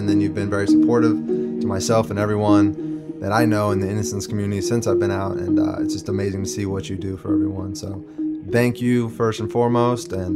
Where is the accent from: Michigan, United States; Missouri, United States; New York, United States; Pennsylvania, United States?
Missouri, United States; Columbia; also born or lived in Australia; Yep, from Missouri. I was born in Australia, raised in Missouri.